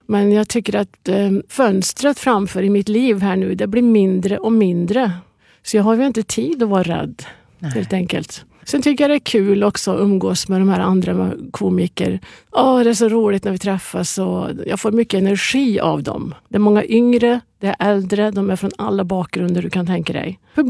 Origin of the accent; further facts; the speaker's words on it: Värmland, Sweden; Kan liksom skoja om att jag är från Värmland.